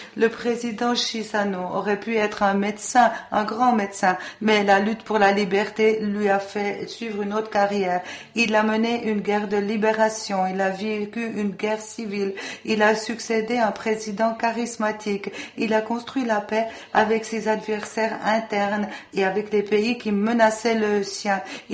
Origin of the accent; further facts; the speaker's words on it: Portugal; Je suis portugaise